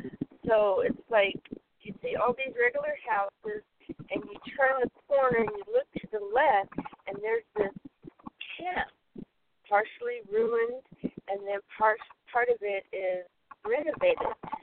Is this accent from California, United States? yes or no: no; Fort Huachuca, Arizona, United States; born there; And it's so funny because I live here in Arizona. I was born in Fort Huachuca.